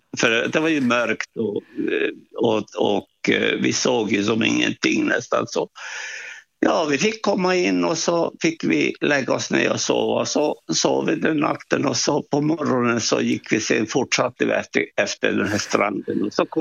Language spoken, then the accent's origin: Swedish; Tornio, Lapland, Finland; för att jag är född i Torneå och vi bodde på en liten ö där utanför Torneå och vi hade jordbruk och det fanns skog där